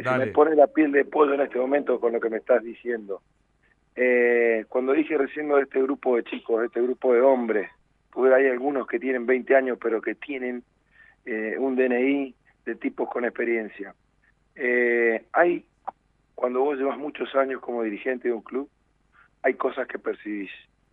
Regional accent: Mendoza, Argentina; yo personalmente como mendocino no podía dejar de pensar lo que estaba pasando en Mendoza

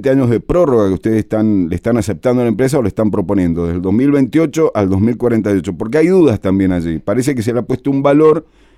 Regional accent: Mendoza, Argentina; somos los mendocinos

